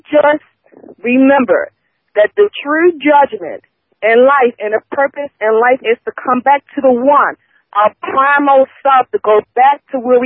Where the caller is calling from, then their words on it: Maryland, United States; I'm calling from Maryland.